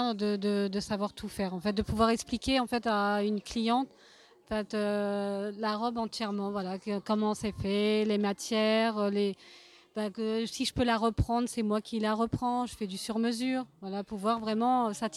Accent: Cannes, Provence-Alpes-Côte d'Azur, France; je suis originaire de la ville de Cannes

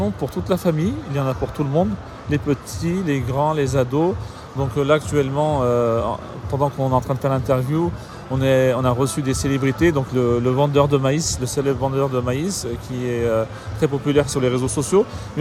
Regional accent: Lyon, Auvergne-Rhône-Alpes, France; Je vis à Lyon. Je suis lyonnais, je suis né à Lyon, j'ai grandi à Lyon. Je suis lyonnais, mais je suis d'origine turque.

